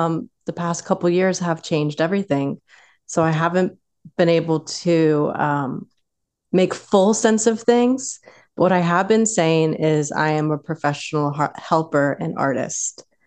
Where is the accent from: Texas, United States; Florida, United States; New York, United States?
Florida, United States; writing under the tangerine trees in our 5 acres growing up in South Florida. I know you know a little bit about that, South Central Florida.